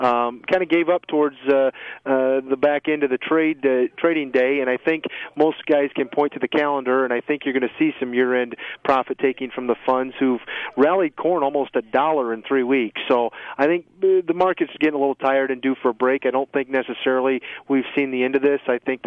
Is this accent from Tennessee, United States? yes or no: no; Illinois, United States; Well, I grew up in Ford and Iroquois County, about 60 miles north of Champaign.